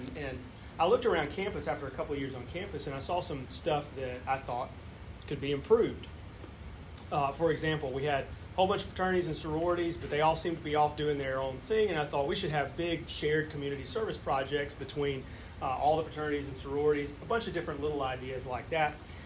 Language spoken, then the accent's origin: English; Sandersville, Mississippi, United States; I grew up right outside Laurel, Mississippi in a little bitty, smaller town called Sandersville, a town of about 700 people.